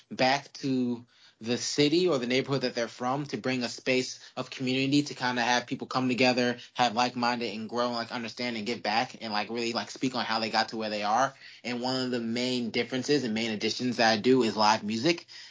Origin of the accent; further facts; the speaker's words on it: New Orleans, Louisiana, United States; And I'm from New Orleans, so music is very heavily ingrained in our culture.